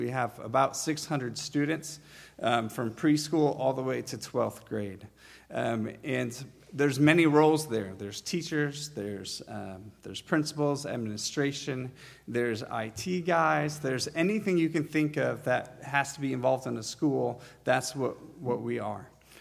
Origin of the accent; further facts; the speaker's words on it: Chicago, Illinois, United States; I decided to write one of my old friends, someone I grew up with back in the Chicago area.